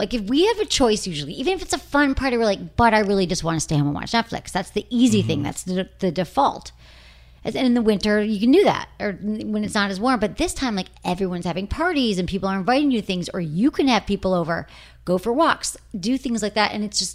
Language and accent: English; Michigan, United States; And I grew up in Michigan where it was, you know, you get like 20.